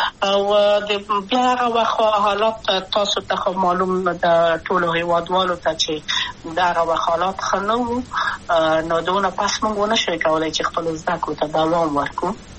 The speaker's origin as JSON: {"language": "Pashto", "region": "Kabul", "country": "Afghanistan", "tie": "born or raised there", "also_born_or_lived": "Wardak", "said": "زه خو اصلا د وردګو ولایت یم، د پلار مې د وردګو ولایت ته خلیګن سره کېدلې، د کابل په تخته پل سیمه کې یم، او لویا شویم کابل کې هم مکتب می دولسمه پورې په کابل ښار خیرخانه می نهلی سي مریم کې"}